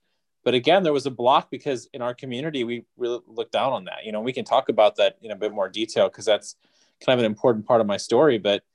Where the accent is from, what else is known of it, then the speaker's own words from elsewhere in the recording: Chicago, Illinois, United States; But I was born and raised in Chicago and, you know, was from a family that was very kind of typical immigrant, you know, the kind of East meets West.